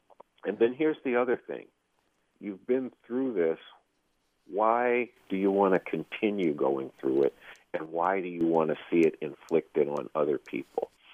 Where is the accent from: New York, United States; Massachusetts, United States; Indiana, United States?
New York, United States; But look, I'm from New York.